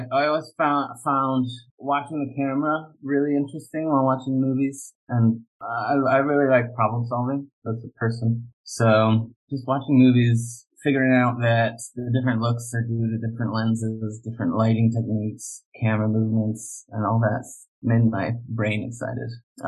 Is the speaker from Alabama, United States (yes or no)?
yes; Alabama, United States; also born or lived in Philadelphia / New York City / San Francisco; now in Los Angeles, United States; from Alabama. Now I live in LA, but I didn't grow up fully in Alabama. We moved around quite a lot. I was born in Philadelphia, then we hopped around to New York City and San Francisco